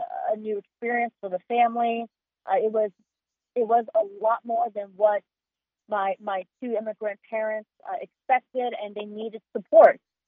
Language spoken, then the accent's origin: English; Manhattan, Kansas, United States; So I was raised in Manhattan, Kansas. I went to the Catholic school here, and then went to Manhattan High School.